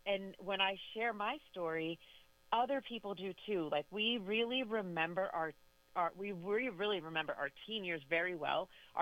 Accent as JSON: {"language": "English", "town": "New York City", "region": "New York", "country": "United States", "tie": "born or raised there", "said": "And I was born in Harlem and raised in New York City."}